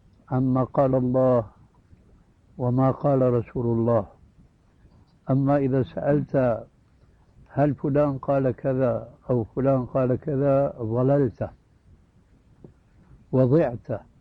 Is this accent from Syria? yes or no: yes; Syria; كما يقول العامة عندنا في سوريا خير الذقون إشارة تكون